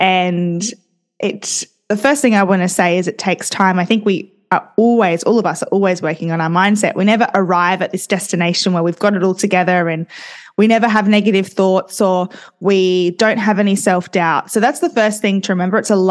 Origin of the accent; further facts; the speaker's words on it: Australia; as an Australian, I kind of feel like our accent can sometimes be a little bit harsh. So I love hearing other people's accents. But yes, I am an Aussie